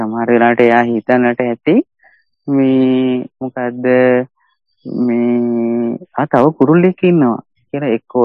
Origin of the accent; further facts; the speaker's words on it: Thanamalvila, Uva Province, Sri Lanka; මගේ ගම්පලාත තනමල්ලිද